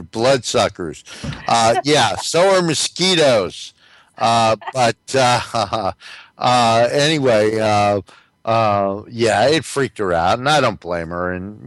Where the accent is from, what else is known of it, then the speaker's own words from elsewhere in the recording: New Jersey, United States; I'm from North New Jersey.